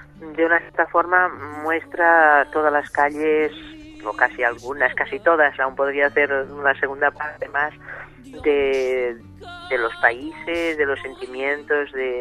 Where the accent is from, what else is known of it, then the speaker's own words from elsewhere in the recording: Porto, Porto District, Portugal; moved away as an adult; also born or lived in Spain; now in Lisbon, Portugal; yo nací en Oporto, después cerca de 20 años, a los 20 años, 18, 20 años me fui a Barcelona, detrás de mi abuela, de mi Yaya, que me educó en Oporto, pero después regresó a su ciudad para terminar allí, digamos, y viví unos años en España, y después regresé